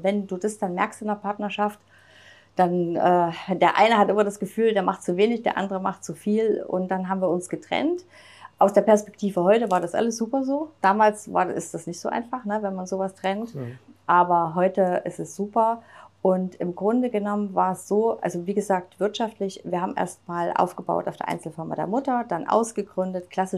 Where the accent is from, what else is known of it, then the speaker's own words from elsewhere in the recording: East Germany, Germany; dass ich ja aufgewachsen bin im Osten Deutschlands